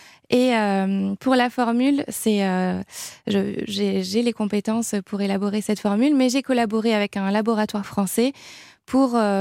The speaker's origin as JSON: {"language": "French", "town": "Aix-en-Provence", "region": "Provence-Alpes-Côte d'Azur", "country": "France", "said": "Moi, je suis d'Aix-en-Provence"}